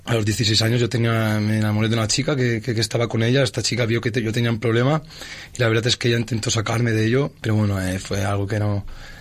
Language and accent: Spanish; Oliva, Valencian Community, Spain; Vengo de un pueblo de Valencia que se llama Oliva.